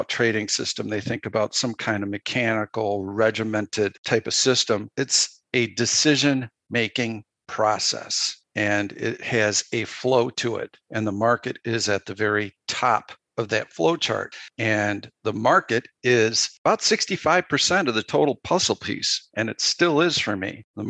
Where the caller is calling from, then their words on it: Illinois, United States; I'm just north of Chicago.